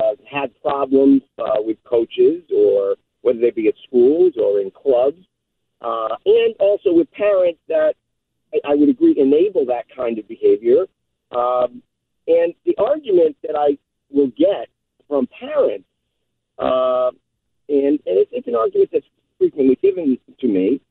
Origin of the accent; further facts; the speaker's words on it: Worcester, Massachusetts, United States; now in Connecticut, United States; I'm originally from Worcester, but I live down here.